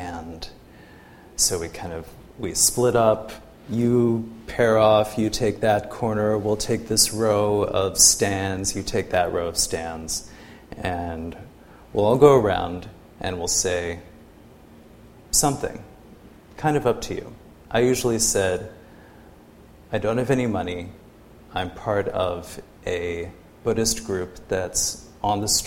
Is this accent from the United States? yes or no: yes; United States; I think it's really built into being an American, in my opinion.